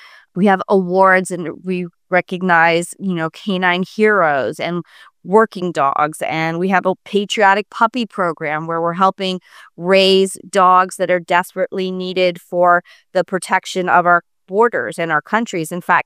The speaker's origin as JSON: {"language": "English", "region": "Connecticut", "country": "United States", "tie": "born or raised there", "said": "Yeah, I grew up in Connecticut. So Northeast."}